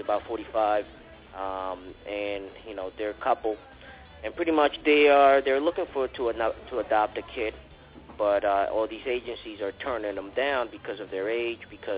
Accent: New York, United States; How are you? … I'm actually from New York.

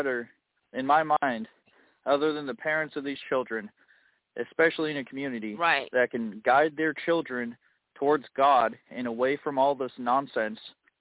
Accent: Illinois, United States; One is that I'm from Illinois, and four out of our last six governors went to prison for corruption.

